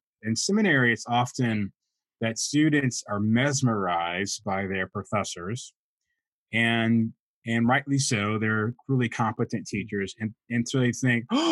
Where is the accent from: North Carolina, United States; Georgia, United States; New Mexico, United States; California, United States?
Georgia, United States; Atlanta; now in New York, United States; and then I landed here in New York. Okay. But I am originally from Atlanta, so I am a fan of the Atlanta Falcons and the Atlanta Hawks.